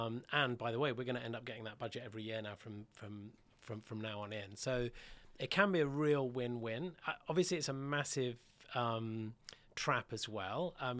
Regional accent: Yorkshire and the Humber, United Kingdom; I grew up in Yorkshire, so I've always sort of had a natural tightness.

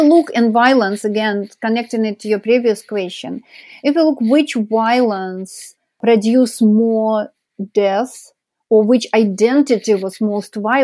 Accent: Ukraine; English is a second language; I'm myself from Ukraine originally.

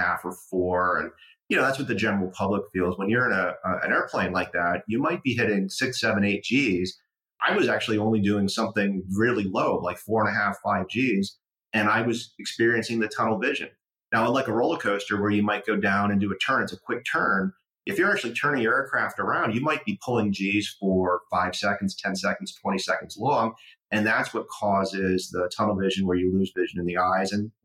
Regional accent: Syracuse, New York, United States; Yeah, so I grew up in Syracuse, New York. My father worked for IBM.

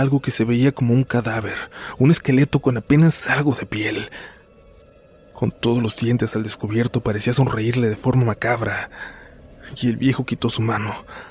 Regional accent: Baja California, Mexico; volvemos a mi tierra, a Baja California

